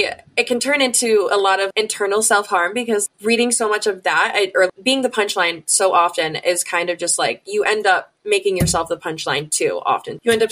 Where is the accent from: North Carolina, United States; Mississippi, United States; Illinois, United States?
Illinois, United States; it's crazy to me that like my home state, where like all of this happened to me, was like the first state in the country to ever pass this bill